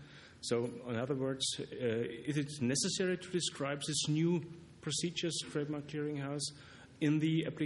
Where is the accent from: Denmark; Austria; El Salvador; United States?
Austria; English is a second language; I'm coming from Austria.at.